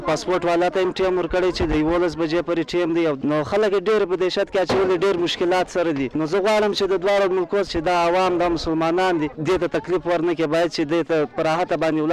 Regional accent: Ghazni, Afghanistan; زما کور په غزنی کې دی.

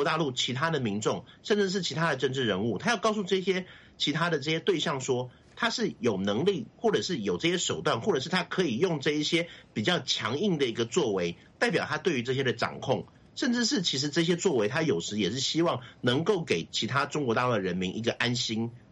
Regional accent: Taiwan; 我们台湾这边叫做军政医学

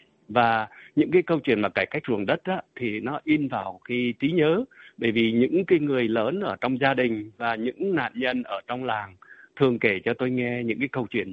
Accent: Northern Vietnam, Vietnam; now in United States; tôi thì sinh ra và lớn lên ở miền Bắc và cũng đi vượt biên từ miền Bắc vào năm 1981 và sang Hoa Kỳ định cư vào năm 1985.

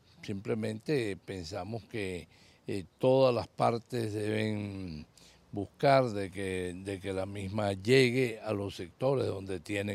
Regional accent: Venezuela; porque somos venezolanos.

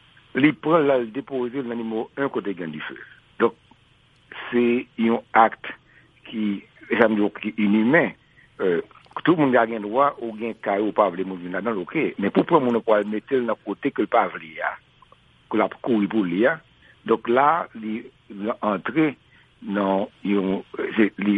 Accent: Haiti; les choquants, les révoltants, les humiliants en tant que haïtien pour être traité pareil ou comme ça

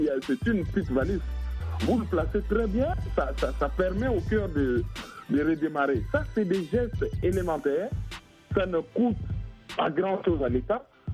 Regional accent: Kinshasa, DR Congo; en Afrique, nous, quand on était jeunes à Kinshasa

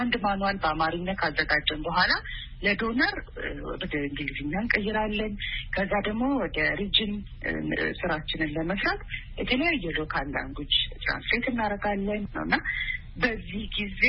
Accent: Addis Ababa, Ethiopia; እኔ እንግዲህ ተወልጄ ያደኩት አዲስ አበባ ነው።

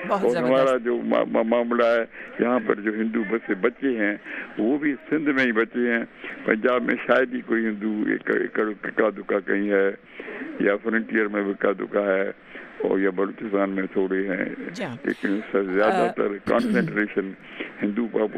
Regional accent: Sindh, Pakistan; تو ہم سندھ کے رہنے والے تھے اور ایسے علاقے تھے.

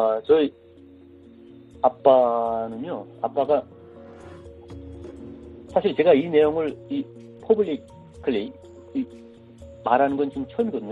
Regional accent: North Korea; 제 고향이 일단 북한에서 큰 도시였는데

